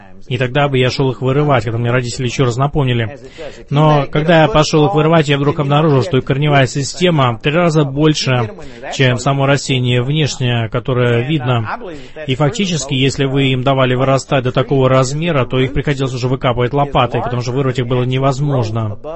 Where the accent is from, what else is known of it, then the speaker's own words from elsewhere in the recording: Arlington, Texas, United States; Вы знаете, я вырос в Орлингтон, Тексас, и у нас во дворе росло 26 или 23 куста пекона.